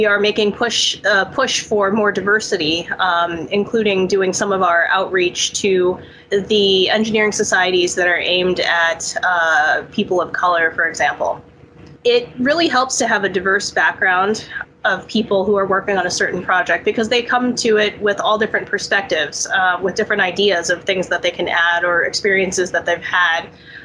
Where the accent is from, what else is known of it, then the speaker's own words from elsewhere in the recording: Houston, Texas, United States; Growing up in Houston, right down the street from the Johnson Space Center, which is the home of all the astronauts, of course, space was really cool.